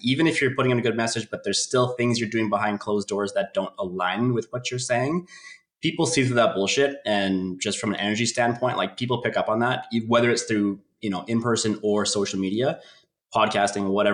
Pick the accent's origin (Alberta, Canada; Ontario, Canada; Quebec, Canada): Alberta, Canada; Edmonton; I go by he, him. I am from Edmonton, Alberta, Canada.